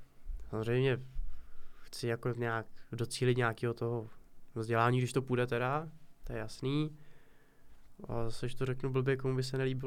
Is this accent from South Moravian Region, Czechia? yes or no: no; Dolní Dvořiště, South Bohemian Region, Czechia; Z Dolního Dvořiště.